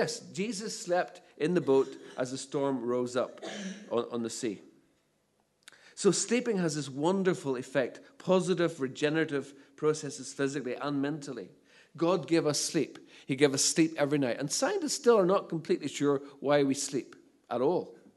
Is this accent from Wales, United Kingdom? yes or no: no; Northern Ireland, United Kingdom; I'm the guy from North Antrim Farmer in Hong Kong, you know, feeling humidity for the first time in my life.